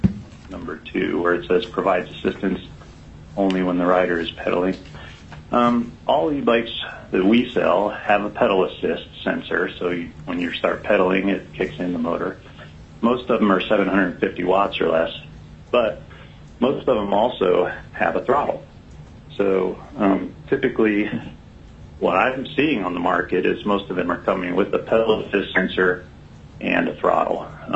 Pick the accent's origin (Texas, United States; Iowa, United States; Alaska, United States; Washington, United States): Alaska, United States; Homer; from Homer.